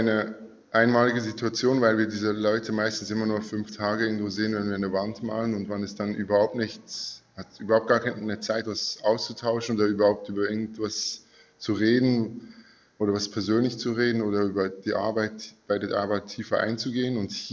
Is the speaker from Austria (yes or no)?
no; Switzerland; now in Berlin, Germany; ich komme aus der Schweiz. Ich lebe mittlerweile in Berlin.